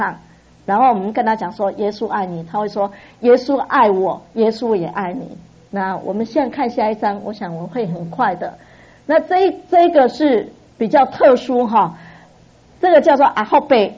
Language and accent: Chinese; Zhongliao, Nantou County, Taiwan; 我说我是来自中寮的灾区哈